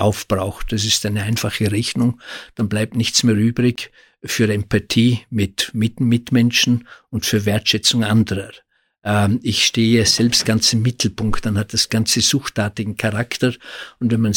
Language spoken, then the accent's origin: German; Austria; Im Jahr 1908 bzw. 1912 ist es einer psychischen Störung erklärt worden, bei uns in Österreich, Sigmund Freud, und heute ist es ein gesellschaftliches Ideal.